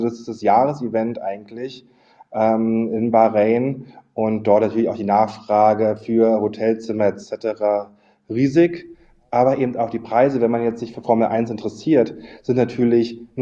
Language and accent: German; Germany; Aber und wir als Deutsche, wir sind ja gerne bereit, neue Sachen zu erkunden und finden es ja auch immer super spannend.